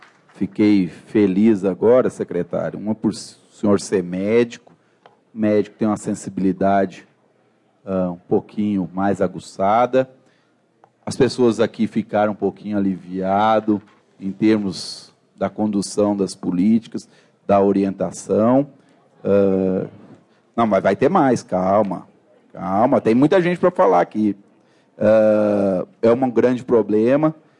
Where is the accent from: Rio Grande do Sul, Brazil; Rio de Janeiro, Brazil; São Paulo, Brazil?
Rio Grande do Sul, Brazil; moved away; Eu não sou mineiro, sou gaúcho, entendeu? Mas vivo em Minas Gerais há 20 anos.